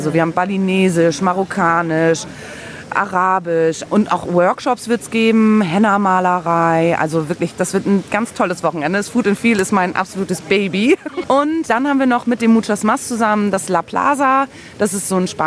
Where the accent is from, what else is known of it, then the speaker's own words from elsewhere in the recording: Oldenburg, Lower Saxony, Germany; als Oldenburger und Oldenburgerinnen müssen wir was für unsere Stadt tun.